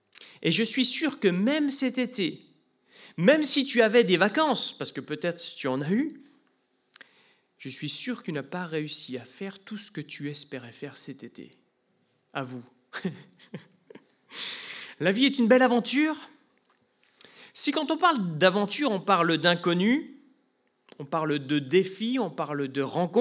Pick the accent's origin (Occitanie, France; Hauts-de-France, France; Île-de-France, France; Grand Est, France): Hauts-de-France, France; Lille; je viens de Lille, en France.